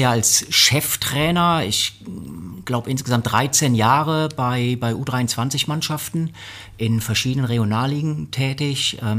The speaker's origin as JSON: {"language": "German", "town": "Siegen", "region": "North Rhine-Westphalia", "country": "Germany", "tie": "born there", "said": "weil ich komme aus Siegen gebürtig, ne?"}